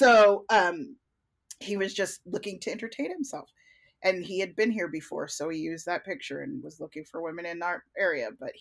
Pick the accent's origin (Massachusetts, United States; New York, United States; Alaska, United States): New York, United States; accent: New York; now in California, United States; I know my New York accent is in there, but it sounds different now that I'm here in California for so long.